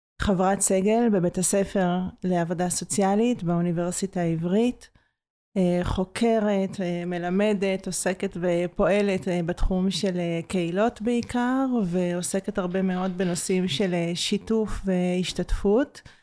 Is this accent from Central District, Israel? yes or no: yes; Nahshon, Central District, Israel; born there; גם אני בת קיבוץ, נולדתי עוד לתוך הלינה המשותפת, הוריי הקימו את ממייסדי קיבוץ נחשון, כל החיי הייתי במגזר הכפרי, עברתי כמה יישובים, מושבים וקיבוצים, והיום אני גרה במושב בשנים האחרונות.